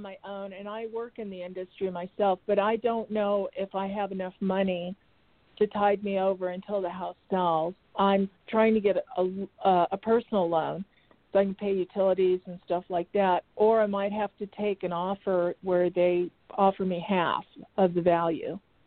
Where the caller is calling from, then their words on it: Arizona, United States; from Arizona. I'm so sorry.